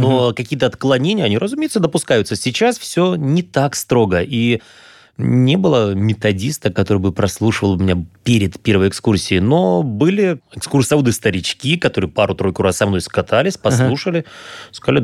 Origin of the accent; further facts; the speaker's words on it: Kislovodsk, Stavropol Krai, Russia; born there; Это было на Кавказе. Я родился в Кисловодске.